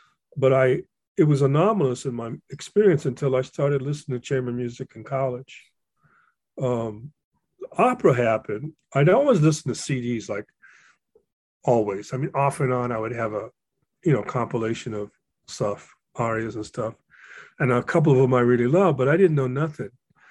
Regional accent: Hawaii, United States; as a kid, I grew up in Hawaii and we all related to each other, Japanese to Native Hawaiians or Kanaka o Iwi, as we say, Portuguese people.

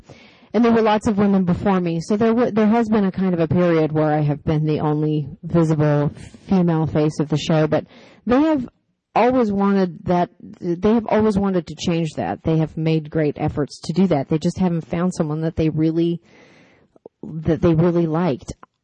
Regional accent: Canada; I'm Canadian. I'm a citizen of Canada so far, working on my citizenship.

